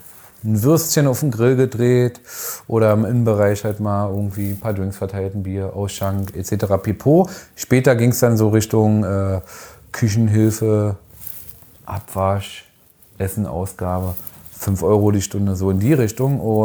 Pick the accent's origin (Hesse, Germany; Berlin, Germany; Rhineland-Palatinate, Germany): Berlin, Germany; Ich bin in Hohenschönhausen geboren, groß geworden.